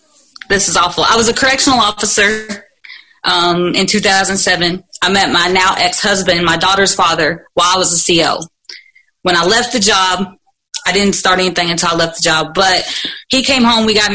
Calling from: Louisville, Kentucky, United States; Louisville, Kentucky.

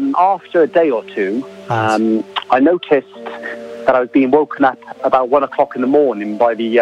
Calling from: St Albans, East of England, United Kingdom; I'm phoning from a little village in Hertfordshire called St Albans.

